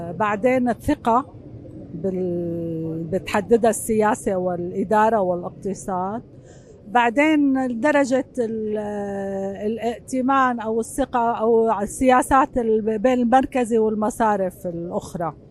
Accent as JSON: {"language": "Arabic", "country": "Syria", "said": "أنا مواطنة سورية يعني دارسة اقتصاد خريجة الثمانينات"}